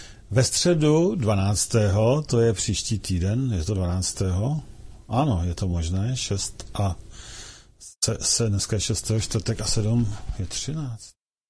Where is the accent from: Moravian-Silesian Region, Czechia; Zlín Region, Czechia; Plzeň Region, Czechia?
Plzeň Region, Czechia; Plzeň; jsem z Plzně